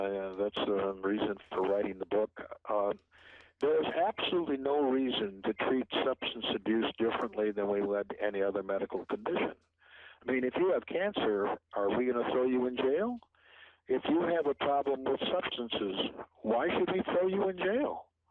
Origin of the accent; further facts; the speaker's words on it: Wisconsin, United States; I'm a Packers fan, too. I'm originally from Wisconsin, so go Packers.